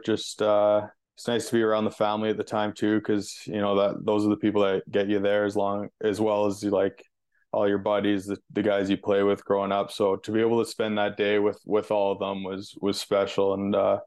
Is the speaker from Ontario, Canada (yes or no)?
no; Brandon, Manitoba, Canada; Yeah, it was awesome.